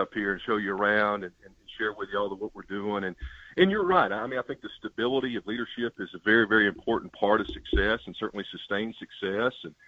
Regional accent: Knoxville, Tennessee, United States; I'm from Knoxville, grew up, went to Halls High School

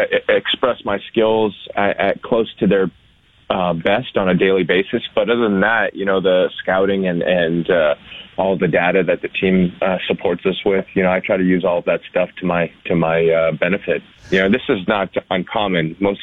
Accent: Toronto, Ontario, Canada; I grew up on Lakeshore Park Lawn. I was a bike ride from Rogers Centre. And I don't even claim Toronto.

